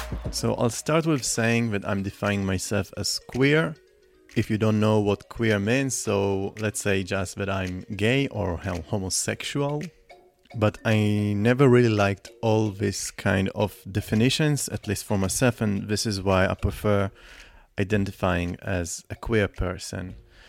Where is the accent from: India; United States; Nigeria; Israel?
Israel; I'm originally from Israel, and I was born here, raised here, and I was born to my parents who immigrated to Israel from Russia, from a former Soviet Union.